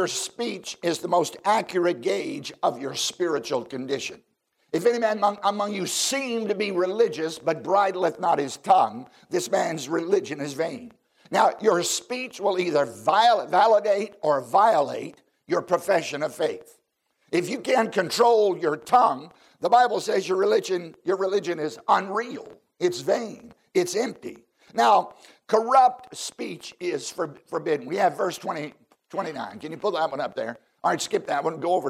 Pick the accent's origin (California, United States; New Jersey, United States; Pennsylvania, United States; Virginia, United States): Virginia, United States; I grew up down in Southside, Virginia.